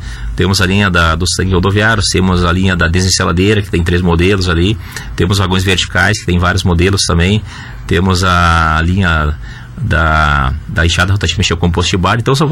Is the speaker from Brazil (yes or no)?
yes; Espumoso, Rio Grande do Sul, Brazil; Nós somos aqui de Espumoso, a gente tem orgulho de ser aqui da região, né?